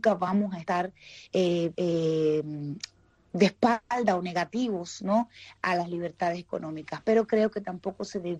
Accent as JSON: {"language": "Spanish", "country": "Cuba", "said": "porque soy cubano de a pie, y hay una gran realidad"}